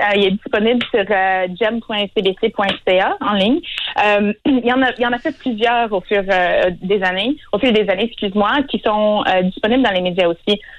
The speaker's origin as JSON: {"language": "French", "town": "Welland", "region": "Ontario", "country": "Canada", "tie": "born or raised there", "said": "moi, je suis une franco-ontarienne qui vient d'une petite ville en Ontario qui s'appelle Welland, qui est juste à côté de Niagara."}